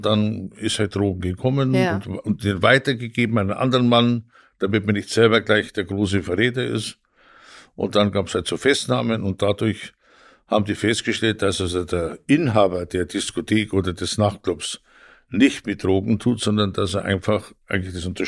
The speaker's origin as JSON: {"language": "German", "town": "Tegernsee", "region": "Bavaria", "country": "Germany", "lives_now": "Northern Germany, Germany", "said": "bleiben wir in Tegernsee, wo ich herkomme, oder gehen wir nach Norddeutschland, da kommt meine Frau her."}